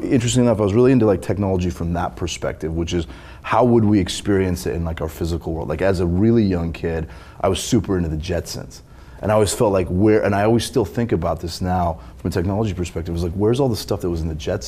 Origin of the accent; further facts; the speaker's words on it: California, United States; I grew up just outside of LA, Southern California.